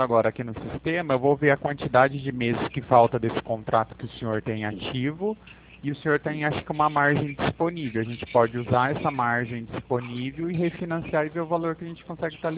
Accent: Pirassununga, São Paulo, Brazil; Eu sou de Pirassununga.

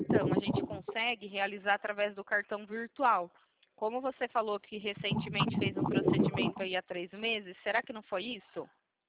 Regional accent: Itatiba, São Paulo, Brazil; Eu sou de Itatiba, São Paulo.

